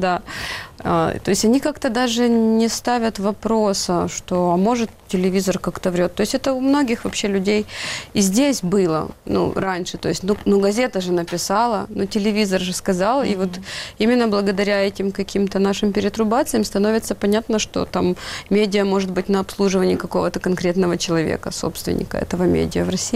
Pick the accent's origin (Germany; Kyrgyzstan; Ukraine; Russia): Ukraine; Russian is a second language; как каждый нормальный украинец, конечно же